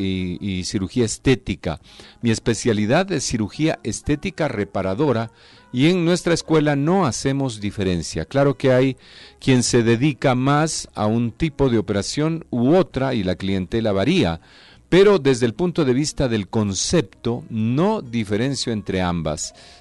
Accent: Brazil; En mi país, por ejemplo, Brasil, ahora una operación muy frecuente es reducir los pechos excesivamente grandes.

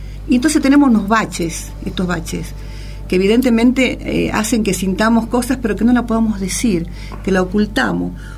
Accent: Yavi, Jujuy, Argentina; recordar momentos vividos en mi pueblo, en Yavi, en La Quiaca, mis abuelos, mi gente querida

